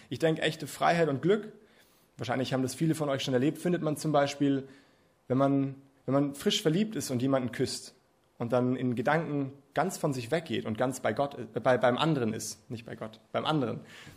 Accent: Munich, Bavaria, Germany; Ich komme aus München, aus der Großstadt.

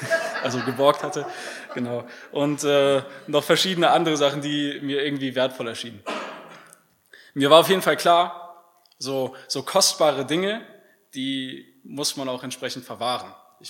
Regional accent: North Rhine-Westphalia, Germany; Ich komme ursprünglich aus dem Bergischen Land. Falls das jemandem was sagt, das ist so 40, 50 Kilometer von Köln. Wie der Name sagt, gibt es da Berge und sehr viel Wald. Bisschen ländlicher, ungefähr so wie hier, würde ich sagen, von der Infrastruktur.

